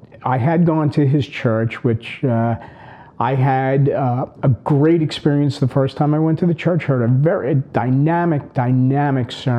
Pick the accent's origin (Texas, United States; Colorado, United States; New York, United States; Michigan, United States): New York, United States; And we were, you know, typical brothers growing up on Long Island.